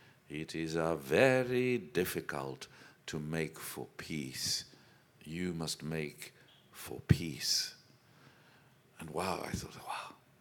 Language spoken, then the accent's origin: English; South Africa; Well, I grew up in South Africa in very harsh times.